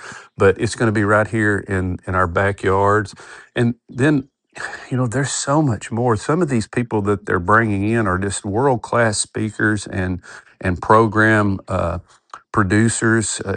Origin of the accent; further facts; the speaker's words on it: Paris, Tennessee, United States; I remember when my town, where I grew up in West Tennessee, in Paris, Tennessee, back, I was probably, I don't know, probably 10 years old